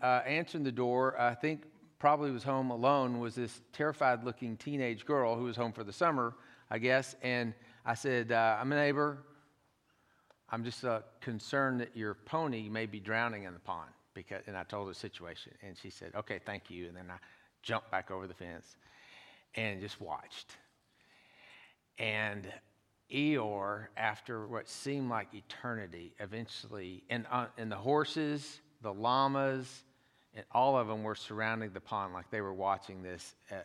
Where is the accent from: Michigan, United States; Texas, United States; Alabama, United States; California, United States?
Texas, United States; Tyler; And I grew up in Tyler, raised by a pack of golfers.